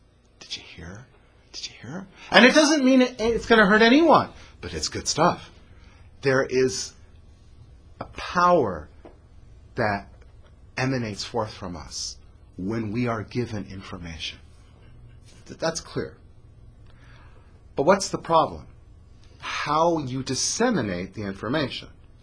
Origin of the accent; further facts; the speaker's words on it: Canada; I'm Canadian.